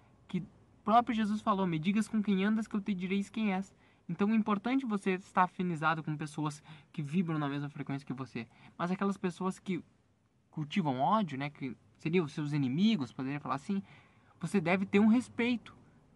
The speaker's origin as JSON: {"language": "Portuguese", "town": "Bagé", "region": "Rio Grande do Sul", "country": "Brazil", "tie": "born or raised there", "said": "Agradeço por estar aqui em Bagé, na minha terra natal."}